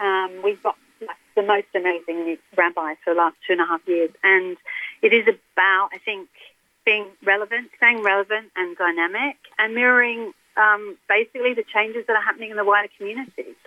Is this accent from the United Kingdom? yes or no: yes; London, United Kingdom; I came from London, so I had no network of my own.